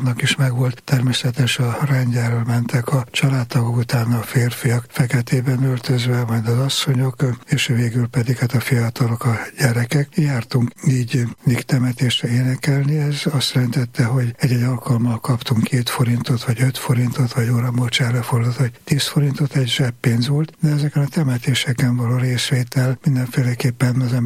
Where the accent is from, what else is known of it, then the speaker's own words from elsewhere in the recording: Dunapataj, Bács-Kiskun, Hungary; egy kicsit úri gyerekek voltunk Dunapatajon, viszont nagyon-nagyon sok élményt jelentett, hogy falun paraszt emberek között töltöttem a gyermekkoromat. Mivel szegények voltunk